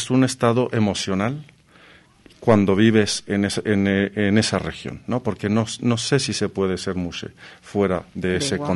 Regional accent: Jalisco, Mexico; now in Madrid, Spain; porque yo soy de los Altos de Jalisco.

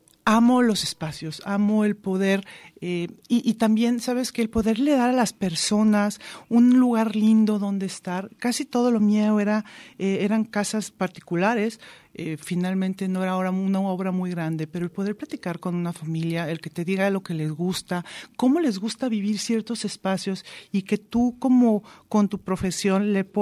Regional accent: Guadalajara, Jalisco, Mexico; Yo nací aquí en Guadalajara. Siempre he vivido en Guadalajara. Mi familia es de Guadalajara

